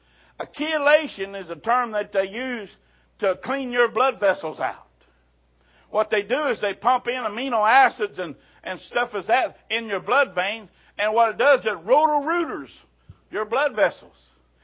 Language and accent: English; Missouri, United States; They're kind of stubborn and hard-headed like we are from Missouri. They're stubborn as a Missouri mule.